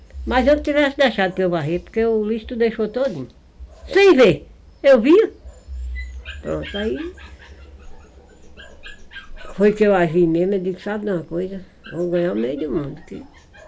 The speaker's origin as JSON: {"language": "Portuguese", "region": "Pernambuco", "country": "Brazil", "moved": "as an adult", "said": "Eu me casei e vim para aqui. Eu não sou nem daqui, sou de Pernambuco. E meu pai veio para aqui, veio morar para aqui"}